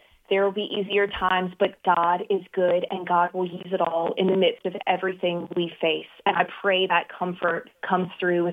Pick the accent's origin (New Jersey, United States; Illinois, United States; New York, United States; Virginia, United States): Virginia, United States; My parents, I grew up in Virginia, and so they were 12 hours away.